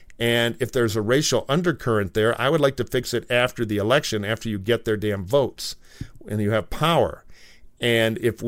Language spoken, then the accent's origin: English; Detroit, Michigan, United States; I know people in Michigan, where I grew up around Detroit, who on weekends, it come up in the auto industry, were making good money as trained machinists